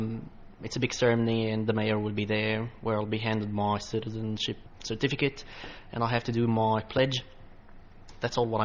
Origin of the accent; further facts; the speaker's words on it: Cairo, Cairo Governorate, Egypt; English is a second language; moved away as an adult; now in Bendigo, Australia; I'm from Egypt.